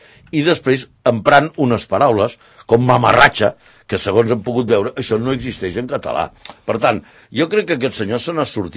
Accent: Catalonia, Spain; com a català i com a catalanista

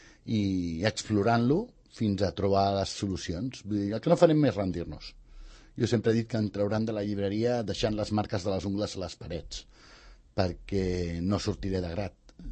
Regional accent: Sant Cugat, Catalonia, Spain; no ens agradaria sortir de Sant Cugat, és el meu poble tota la vida, jo no vull marxar de Sant Cugat, i és el meu poble i me l'estimo molt.

